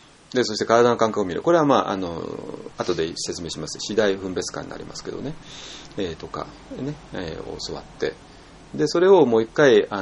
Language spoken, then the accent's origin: Japanese; Tokyo, Japan; まあ、だから私も東京で育った人間だったから、